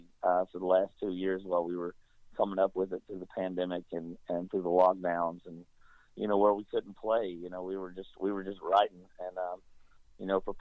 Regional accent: Kentucky, United States; that's kind of what we did growing up in Central Kentucky. There wasn't, too many places to go or vacation-y things to do around where we lived.

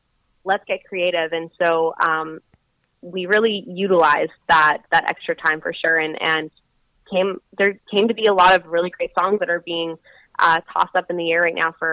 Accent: Spiritwood, Saskatchewan, Canada; And I grew up in Spiritwood, Saskatchewan, which was more north.

